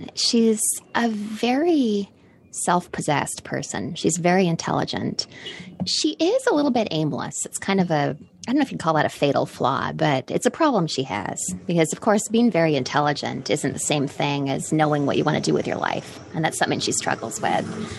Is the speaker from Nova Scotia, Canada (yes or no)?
no; British Columbia, Canada; So I grew up in British Columbia, but where I grew up, you know, it was a small island. It was really more inconvenient than remote. It really wasn't that far out. It was a 10-minute ferry ride to Vancouver Island.